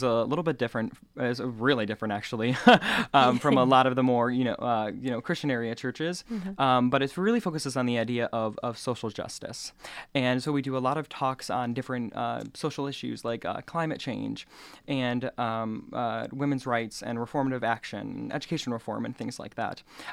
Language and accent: English; Romeo, Michigan, United States; So I grew up on the east side of the state, about an hour and 15 minutes north of Detroit, but a far hour and 15 minutes north of Detroit, in a very rural area called Romeo, Michigan.